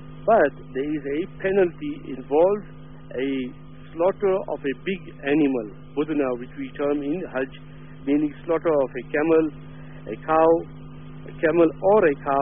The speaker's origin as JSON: {"language": "English", "region": "Gauteng", "country": "South Africa", "said": "because we come from the Gauteng area, you see these adverts in public now"}